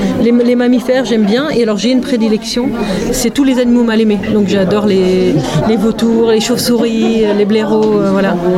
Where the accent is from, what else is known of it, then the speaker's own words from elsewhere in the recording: Die, Auvergne-Rhône-Alpes, France; Alors, je viens de la Drôme, dans une petite ville qui s'appelle Die. qui est un peu dans le même genre d'environnement très sauvage comme ici, mais plutôt façon Vercors et vignes et clairettes.